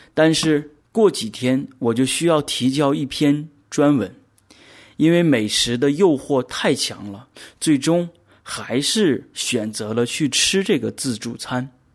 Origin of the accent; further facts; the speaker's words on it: China; 我们中国人总是说，书中自有黄金屋，书中自有颜如玉